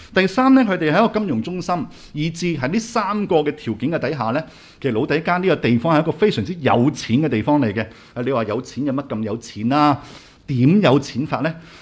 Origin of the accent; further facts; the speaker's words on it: Hong Kong; 我們香港人都有段時間呢，我們是沒有去日本，可能有叫做兩三年的時間的